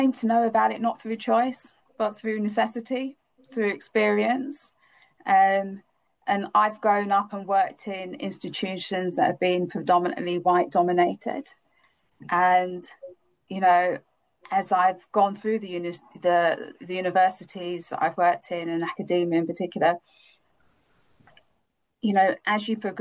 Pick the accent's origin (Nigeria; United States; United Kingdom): United Kingdom; what it meant to be a black woman growing up in the UK.